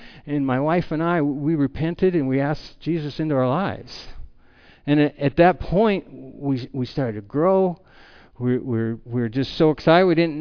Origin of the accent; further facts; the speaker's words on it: Colorado, United States; moved away as an adult; now in Utah, United States; back in 1999, we moved here to Utah. My wife and I came from Colorado.